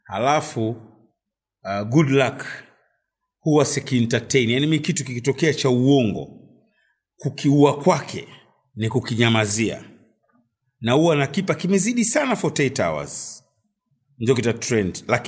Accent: Tanzania; msemaji wa Simba, nimezaliwa na kukulia Tanzania

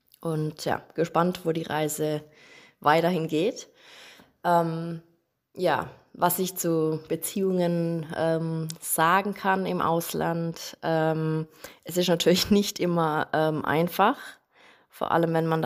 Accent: Baden-Württemberg, Germany; moved away as an adult; also born or lived in Australia; now in Sweden; ich komme aus der Nähe von Stuttgart oder zwischen Karlsruhe und Stuttgart, somit aus Deutschland. Mein Mann kommt ebenfalls von dort und wir sind 2016 für 3 Jahre nach Australien gezogen

